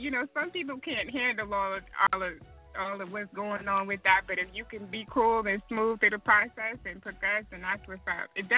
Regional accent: Killeen, Texas, United States; but I am from Killeen, Texas, although I'm right out here on the West Coast right now

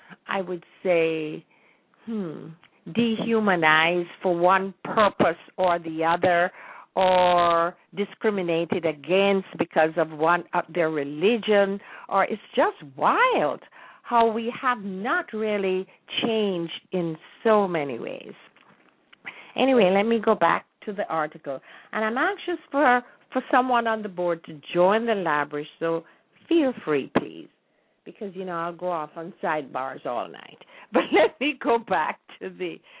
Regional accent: Jamaica; now in United States; I realized that there was a lot of difference between the culture I was born and raised in as a Jamaican and the American society

